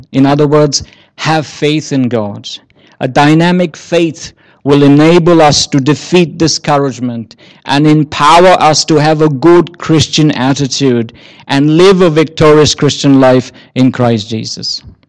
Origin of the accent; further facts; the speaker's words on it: India; growing up in India, you don't have social security.